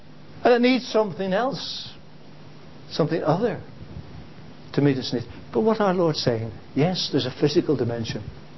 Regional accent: Ireland; I don't know whether England have lost yet, but I'm glad I'm Irish.

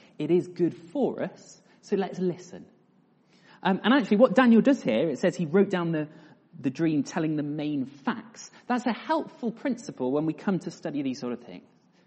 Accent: Loughborough, East Midlands, United Kingdom; also born or lived in London; I used to live in London, so I grew up in Loughborough, and I arrived in London

